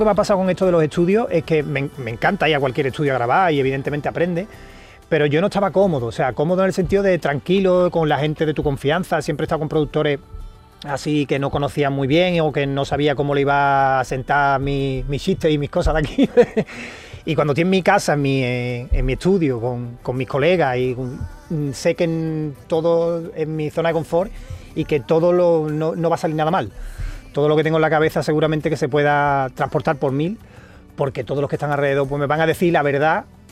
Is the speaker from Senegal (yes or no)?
no; Jerez, Andalusia, Spain; moved away; Ahora vivo en Jerez. Ahora he vuelto, después de 20 años, he vuelto a mi casa. Después de 20 años.